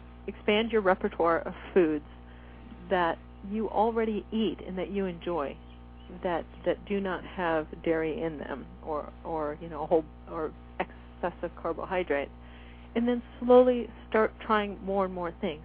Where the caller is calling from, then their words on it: Seattle, Washington, United States; I'm speaking from Seattle.